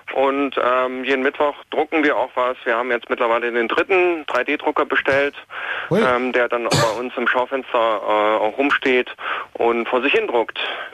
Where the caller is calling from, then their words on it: Mitte, Berlin, Germany; Jo, wir sind aus Mitte